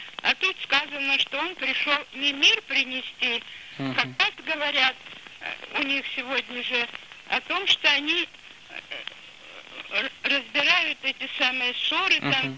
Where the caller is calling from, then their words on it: Pyatigorsk, Stavropol Krai, Russia; Я звоню из Пятигорска … раба Божия.